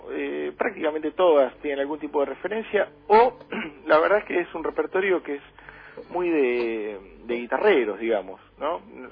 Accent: La Plata, Buenos Aires Province, Argentina; now in Buenos Aires, Argentina; Bueno, yo soy platense en realidad, vivo en Buenos Aires hace algunos años

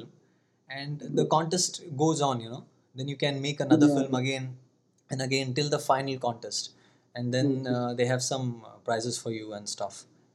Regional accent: Mumbai, Maharashtra, India; I'm from Bombay.

